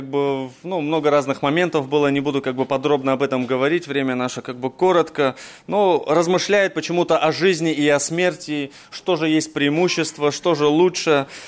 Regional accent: Novosibirsk, Novosibirsk Oblast, Russia; мне 31 год, лет. Мы из Новосибирска

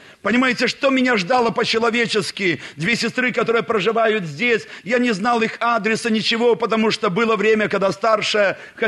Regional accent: Borisov, Minsk Region, Belarus; now in Baranovichi, Belarus; Я родом из Борисова, приехали в Барановичи

